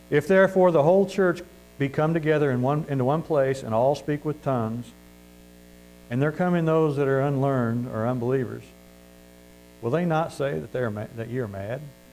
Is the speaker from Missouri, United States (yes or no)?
yes; Missouri, United States; you guys struggle with me because I'm from Missouri.